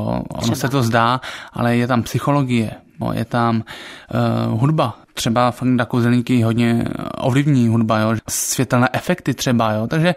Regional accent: Stonava, Moravian-Silesian Region, Czechia; also born or lived in Ostrava

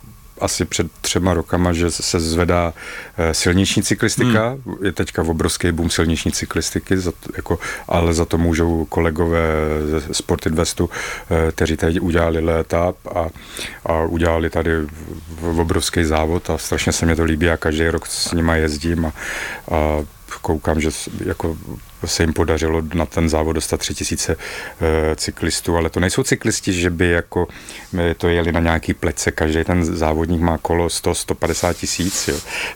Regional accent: Hradec Králové, Hradec Králové Region, Czechia; A hnedka první ročník v Hradci Králové, zase v Hradci Králové, protože jsem z Hradce Králové

